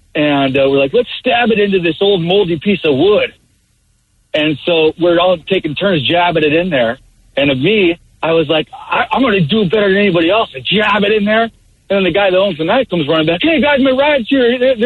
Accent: Orcas Island, Washington, United States; I'm from Orcas Island. Not many cops, not many hospitals.

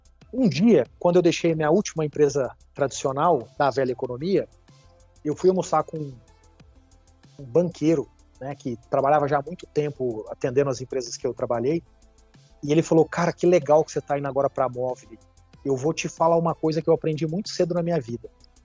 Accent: Brazil; como brasileiro ufanista, quando ele fala aquilo, você fala: pô, o que esse cara tá falando no meu país, né?

